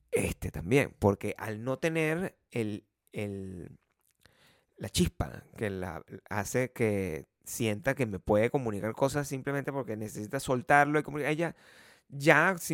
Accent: Venezuela; nosotros los que venimos de la República Bananera de Venezuela.

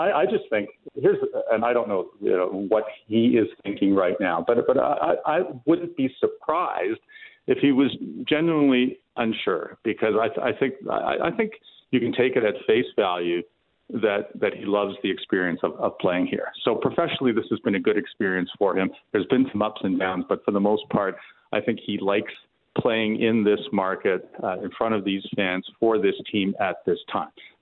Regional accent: Toronto, Ontario, Canada; I grew up in Toronto. I spend my summers at our family place.

